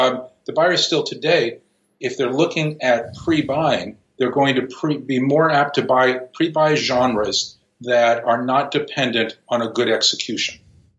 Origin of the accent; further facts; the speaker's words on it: Los Angeles, California, United States; I grew up around Westwood Village where all the premieres were.